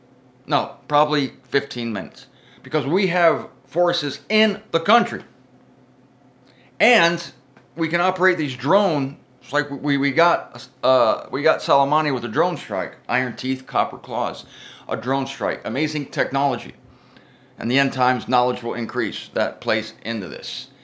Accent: United States; I'm in the United States, speaking as an American.

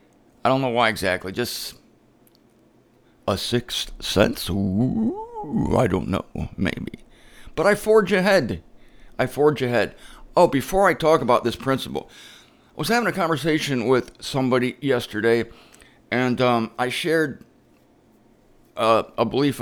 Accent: Ohio, United States; later today I'm going to be flying to my home state of Ohio. I'm going to visit my family.

